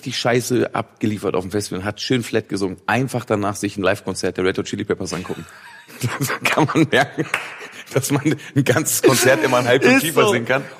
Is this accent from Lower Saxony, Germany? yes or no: yes; Braunschweig, Lower Saxony, Germany; now in Berlin, Germany; weil ich komme ja aus Braunschweig eben.